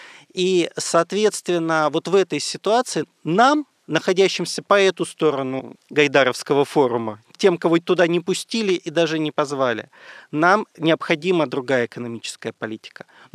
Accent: Perm, Perm Krai, Russia; Я сам из Перми.

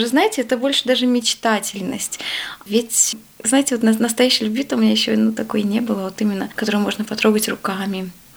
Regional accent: Petrozavodsk, Republic of Karelia, Russia; Я родилась в Петрозаводске, это республика Карелия. Там я прожила до 17 лет. Закончила специализированную школу-интернат номер 23. Как раз там я, можно сказать, в первый раз узнала Бога. Где-то, наверное, я в лет 14 только пришла к вере.

